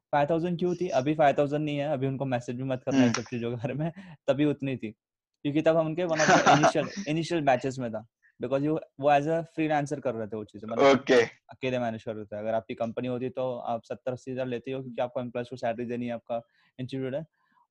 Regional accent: Nashik, Maharashtra, India; तो मैं वहाँ गया, नासिक आया, रिटर्न. मैं नासिक से हूँ. सो नासिक आया.

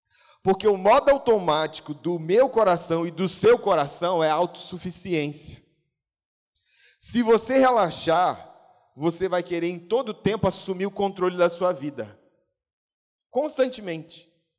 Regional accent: São Luís, Maranhão, Brazil; Meu, lá em São Luís, para quem não sabe, eu sou de São Luís do Maranhão.

